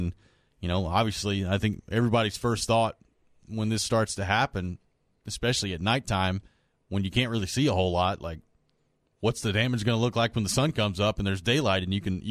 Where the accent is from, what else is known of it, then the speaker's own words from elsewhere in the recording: Hendersonville, Tennessee, United States; it came through my hometown of Hendersonville, Tennessee.